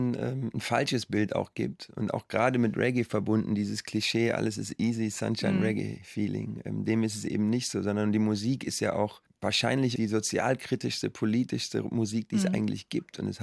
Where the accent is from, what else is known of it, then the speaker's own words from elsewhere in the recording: Cologne, North Rhine-Westphalia, Germany; Aber Köln ist definitiv meine Heimat. Wenn ich über die Severinsbrücke komme, dann atme ich tief durch und denke, jetzt bin ich zu Hause.